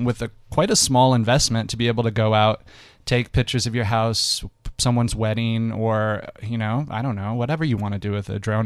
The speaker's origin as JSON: {"language": "English", "country": "United States", "moved": "as an adult", "lives_now": "South Africa", "said": "Well, as you guys can hear from my accent, yes. I am from the States, and I came here in 2012."}